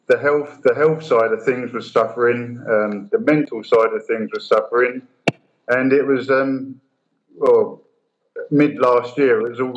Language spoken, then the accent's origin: English; Gravesend, South East England, United Kingdom; moved away as an adult; now in Singapore; I'm from Gravesend in Kent, and I've been in Asia for the past just over 12 years, oil and gas, oil field services, stuff like that. So I've been mainly based in Singapore